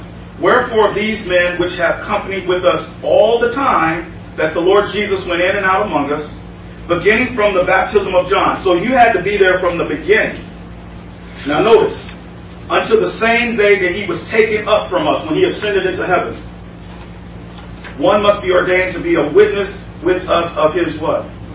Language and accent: English; Chicago, Illinois, United States; I'm from Chicago.